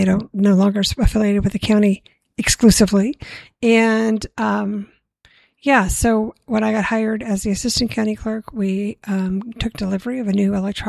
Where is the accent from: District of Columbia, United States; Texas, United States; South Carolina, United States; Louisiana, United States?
District of Columbia, United States; Washington; I grew up in Washington, D.C., had a lovely childhood and high school experience there.